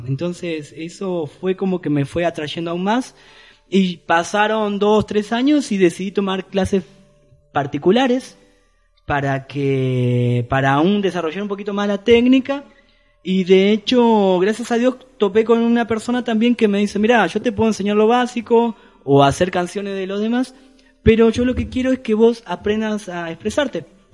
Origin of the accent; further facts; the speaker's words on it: Argentina; los amigos. Y sí, soy argentino